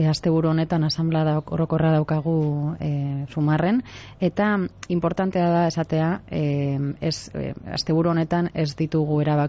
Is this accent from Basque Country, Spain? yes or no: yes; Bilbao, Basque Country, Spain; Bueno, pues Bilbokoa naiz, psikologoa naiz